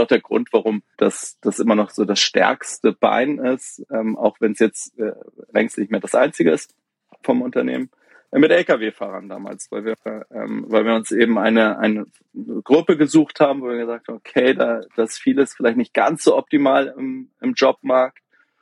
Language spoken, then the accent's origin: German; Hamburg, Germany; ich komme aus Hamburg, auch gebürtig. Ich habe allerdings viele Jahre im Ausland gelebt. Also bin zum Studium aus Hamburg raus und bin dann 15 Jahre später zurückgekommen.